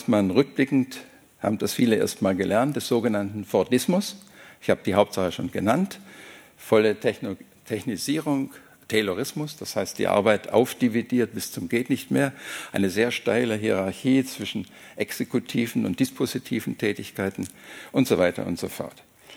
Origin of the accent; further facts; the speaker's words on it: Swabia, Germany; als Schwabe liebt man das eigentlich nicht und ist doch sehr ruppig gleichzeitig